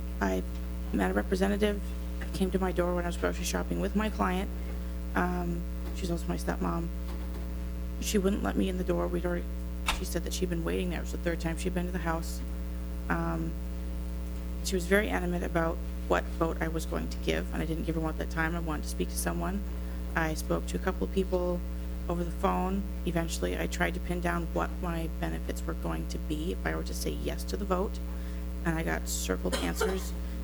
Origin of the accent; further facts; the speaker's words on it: Duluth, Minnesota, United States; I'm from Duluth.